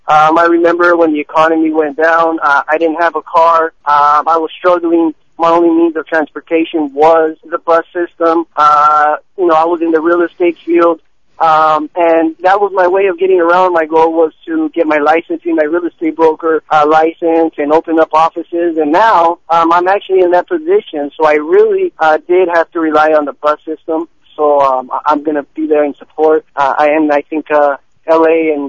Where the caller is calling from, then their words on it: Montebello, California, United States; I'm calling from Montebello.